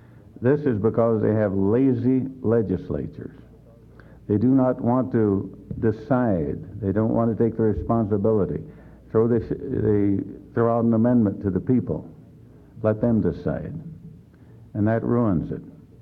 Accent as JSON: {"language": "English", "region": "Oregon", "country": "United States", "said": "I am from Oregon. I'm an exile in the lower 48"}